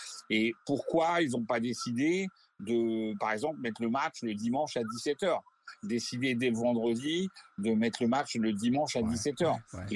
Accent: Paris, Île-de-France, France; pour moi, que je suis parisien

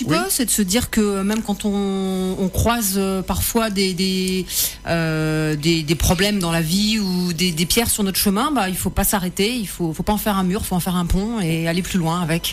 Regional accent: Saint-Arnoult-en-Yvelines, Île-de-France, France; je suis originaire de Saint-Arnoult et je suis allée au lycée à Rambouillet, donc je connais très bien le coin.

